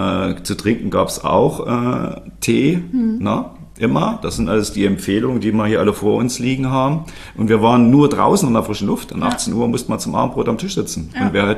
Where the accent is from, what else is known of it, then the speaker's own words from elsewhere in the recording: East Germany, Germany; ich bin ja schon ein bisschen älter als 26, ne? Und wir sind ja in der DDR alle groß geworden.